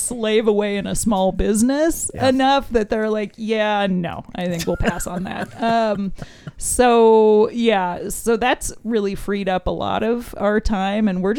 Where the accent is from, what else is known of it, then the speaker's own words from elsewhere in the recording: Portland, Oregon, United States; So I grew up in Portland, actually, Northeast Portland, not far from where we are